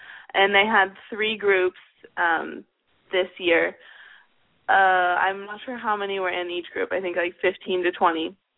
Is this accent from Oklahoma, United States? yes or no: yes; Tulsa, Oklahoma, United States; Yes, I am.